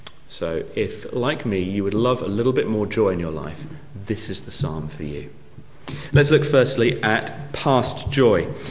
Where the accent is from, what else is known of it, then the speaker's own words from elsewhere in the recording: United Kingdom; It is a happiness that is completely alien for me because I am British.